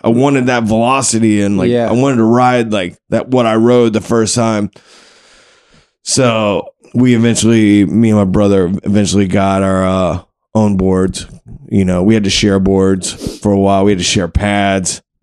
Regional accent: Wilmington, North Carolina, United States; also born or lived in Abingdon, Virginia; I was born in the Abingdon, Virginia, which is in the Appalachian Mountains. But at seven, my parents separated and my mother moved us to the beach. So we moved to Wilmington, North Carolina.

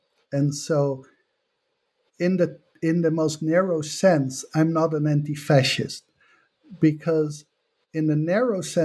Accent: Netherlands; English is a second language; I guess this is a part, like I come from the Netherlands, which is nowhere near as emancipated as it thinks it is.

